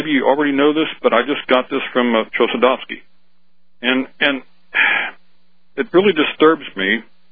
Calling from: Indiana, United States; from Indiana.

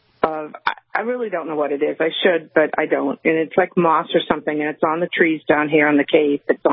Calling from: Dennisport, Massachusetts, United States; I'm calling from Dennisport, where I have a small garden, and I have my larger garden in Westwood.

